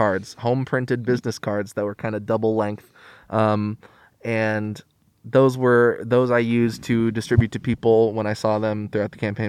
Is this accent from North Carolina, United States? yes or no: no; Eugene, Oregon, United States; I was the only candidate who grew up in Eugene, but growing up in the River Road community for my whole life of living in Eugene, a lot of that's unincorporated Lane County.